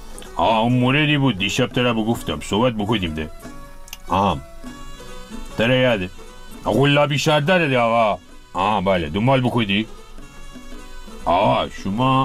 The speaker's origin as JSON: {"language": "Persian", "region": "Gilan", "country": "Iran", "said": "من به عنوان یک گیلانی خون من به جوش آمده دیگه"}